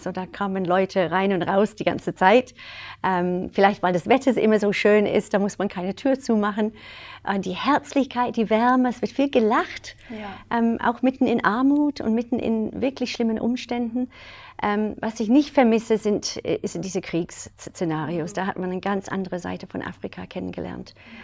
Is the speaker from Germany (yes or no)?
no; Northern Nigeria, Nigeria; Also Nordnigeria, meine Eltern mhm. sind dahin gezogen, als ich ganz klein war.